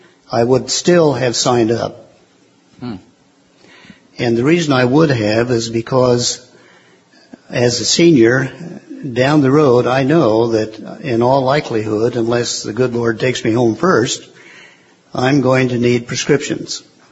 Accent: Missouri, United States; I was born and raised in Northwest Missouri.

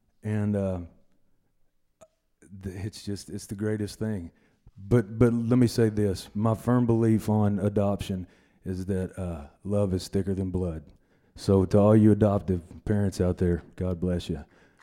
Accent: Knoxville, Tennessee, United States; born there; Basically, I was born in Knoxville, Tennessee. I was put up for adoption

